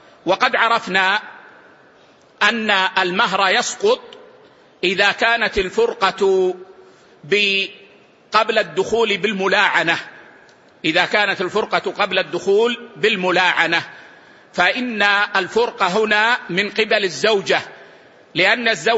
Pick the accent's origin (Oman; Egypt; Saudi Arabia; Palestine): Saudi Arabia; لكن نظام الأحوال الشخصية عندنا في السعودية قد أخذ بقول الجمهور